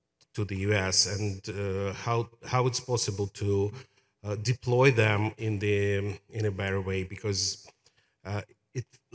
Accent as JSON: {"language": "English", "country": "Ukraine", "said": "I'm from Ukraine originally, and I was really excited to hear the lecture."}